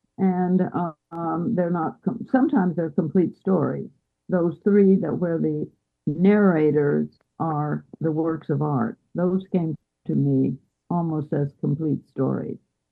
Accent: United States; But I have to go back to America, and I am an American.

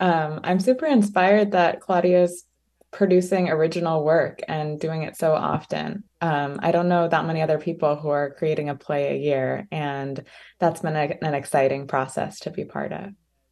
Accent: San Luis Obispo, California, United States; I'm based out of San Luis Obispo. I'm from San Luis Obispo, and I'll be moving to LA in the fall.

